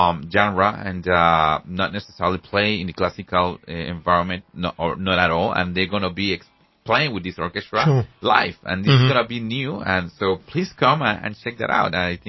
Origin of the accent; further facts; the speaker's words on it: Panama; I grew up in Panama, and reggae or reggaeton, whatever genre it is, or the cousins of them or the brothers of the genre are, it's part of now Panama's culture.